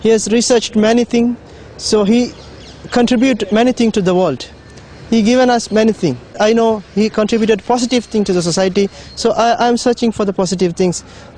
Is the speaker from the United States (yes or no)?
no; Sri Lanka; from Sri Lanka.